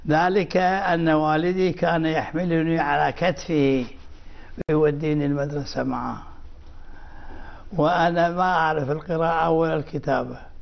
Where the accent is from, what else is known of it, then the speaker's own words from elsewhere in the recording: Kuwait; born there; بس أنا ولدت في الكويت وأخواني ولدنا في الكويت.